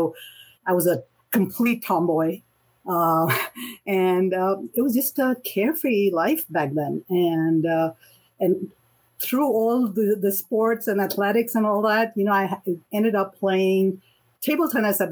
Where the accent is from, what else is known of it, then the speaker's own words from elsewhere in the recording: Kolkata, West Bengal, India; I grew up in Calcutta